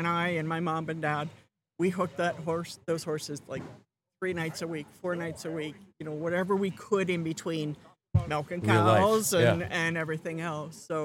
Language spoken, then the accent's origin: English; Monroeville, Pennsylvania, United States; I grew up in Monroeville, PA. We had a 120 cow operation. We produced, processed, and sold right there on the farm.